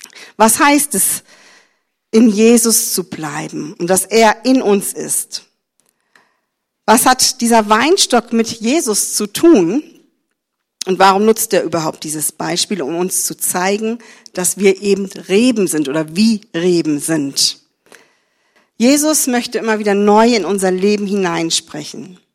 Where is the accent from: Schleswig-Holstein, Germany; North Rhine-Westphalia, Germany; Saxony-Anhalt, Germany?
Schleswig-Holstein, Germany; Neumünster; zwischen 28 und 29 Jahren war ich in der Pfalz, war ich dem Norden abtrünnig, weil ich bin ja Schleswig-Holsteinerin, ich bin in Neumünster geboren.